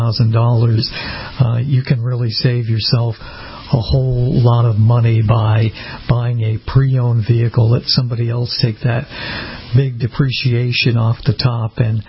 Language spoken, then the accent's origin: English; Boston, Massachusetts, United States; And I am relatively new to Florida myself. I'm from Boston originally